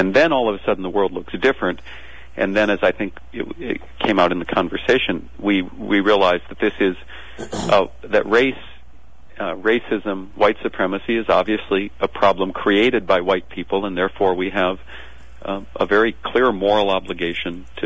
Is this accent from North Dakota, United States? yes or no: yes; North Dakota, United States; I was born and raised in North Dakota. I don't come from terribly, rich background, sort of lower middle class when I was younger and eventually kind of middle class.